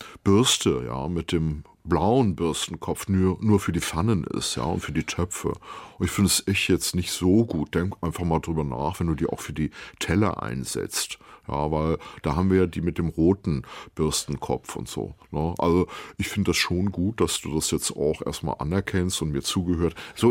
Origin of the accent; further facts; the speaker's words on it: Kiel, Schleswig-Holstein, Germany; born there; Gebürtig komme ich aus Düsseldorf, einem Stadtteil von Kiel.